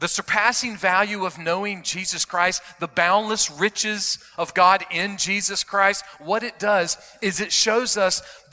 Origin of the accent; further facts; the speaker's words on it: South Carolina, United States; hey, man, I'm from South Carolina. Which meat do I want to get?